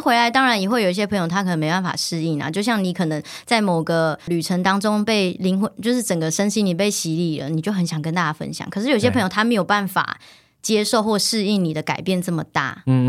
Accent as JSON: {"language": "Chinese", "region": "Taichung", "country": "Taiwan", "tie": "born or raised there", "lives_now": "Taipei, Taiwan", "said": "我是台中人，然后就一路向往着要进入这个可能媒体产业，然后来到台北"}